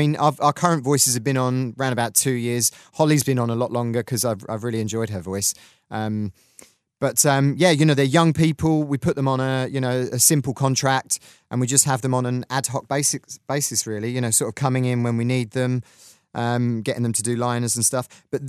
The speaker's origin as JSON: {"language": "English", "region": "South East England", "country": "United Kingdom", "said": "I'm originally from Kent in Southeast England"}